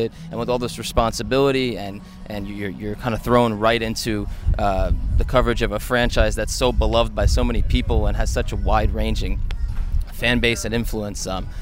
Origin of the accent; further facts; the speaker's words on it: East Coast, United States; I'm from the East Coast